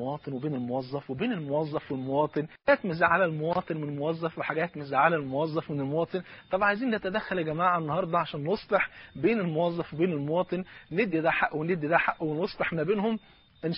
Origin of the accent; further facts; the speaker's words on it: Egypt; حتى المثل طلع عندنا في مصر، ممكن المثل ده مشهور جدا